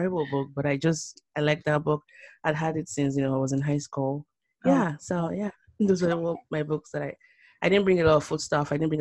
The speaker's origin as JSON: {"language": "English", "region": "Lagos", "country": "Nigeria", "tie": "born or raised there", "said": "It's a Yoruba name. I was born and bred in Nigeria. Lived in Lagos and then went to Oyo for high school, Federal Government Girls College Oyo."}